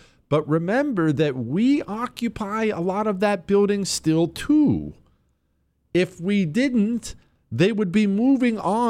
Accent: United States; I am an American through and through. I am the ugliest of ugly Americans.

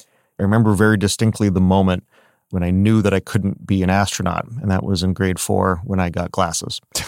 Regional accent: Canada; I grew up in Canada

